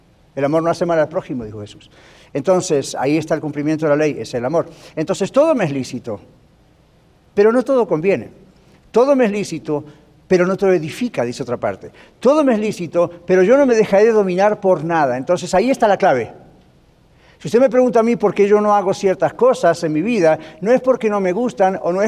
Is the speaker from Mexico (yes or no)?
no; Colorado, United States; Pero hiking, todos sabemos, somos de Colorado, ¿quién no sabe qué es hiking? Somos todos bilingües acá.